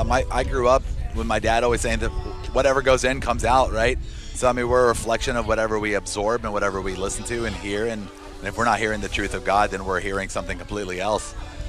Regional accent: Greensboro, North Carolina, United States; born there; My father immigrated here in the late 70s, and him and my mom got married, right? And then they found themselves in North Carolina, and I was born in 89 in Greensboro.

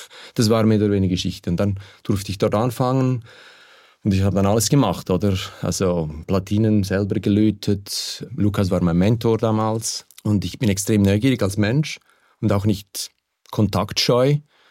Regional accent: Aargau, Switzerland; eigentlich bin ich im Kanton Aarg aufgewachsen, aber ging im Kanton Luzern in die Schule

